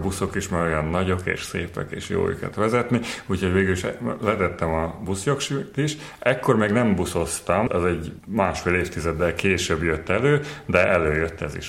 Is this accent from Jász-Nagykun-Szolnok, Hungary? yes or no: no; Szombathely, Vas, Hungary; born there; also born or lived in Salgótarján / Nagykanizsa / Kiskunfélegyháza; Tehát Szombathelyen születtem